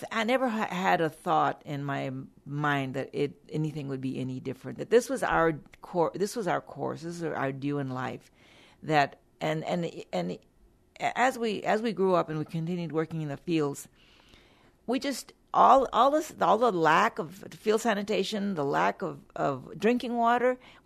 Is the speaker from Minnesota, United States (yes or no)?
no; Texas, United States; I'm from Atascosa County, which is just south of here.